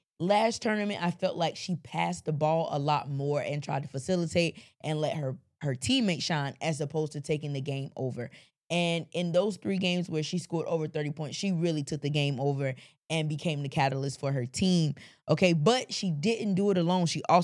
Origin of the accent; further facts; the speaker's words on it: South Carolina, United States; because I am from South Carolina, I do want Don to win.